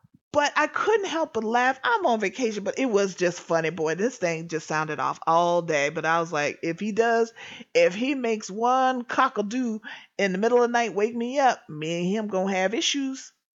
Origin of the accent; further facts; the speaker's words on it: the South, United States; So now, I am from the South. I did not grow up on a farm